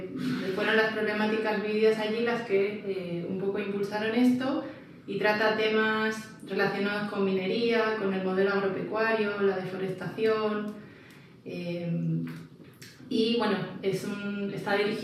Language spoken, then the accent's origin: Spanish; Madrid, Community of Madrid, Spain; born there; also born or lived in Argentina; Yo nací en Madrid.